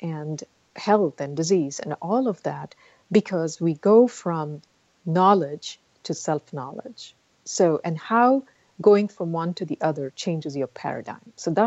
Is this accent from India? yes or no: yes; India; because I grew up in India.